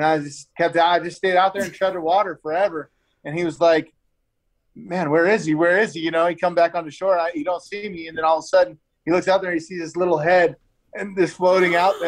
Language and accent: English; Las Vegas, Nevada, United States; The world doesn't know about tipping, but I'm from Vegas and that's what we live on.